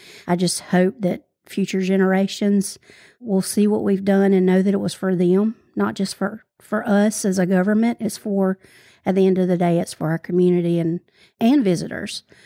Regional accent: Hawkinsville, Georgia, United States; No, I grew up in Hawkinsville.

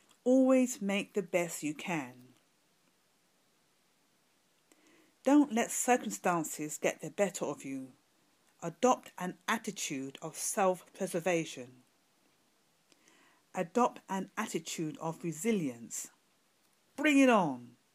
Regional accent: London, United Kingdom; from London, UK.

